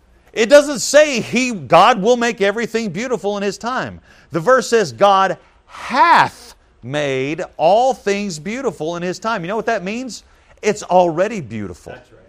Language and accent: English; Texas, United States; now in Pampa, United States; Because I grew up in this area. I grew up in the Metroplex. And then I moved to Pampa.